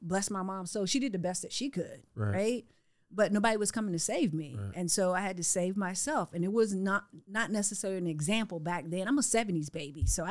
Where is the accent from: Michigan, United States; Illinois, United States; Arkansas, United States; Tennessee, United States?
Arkansas, United States; I'm originally from Arkansas. I'm the youngest of 12 kids.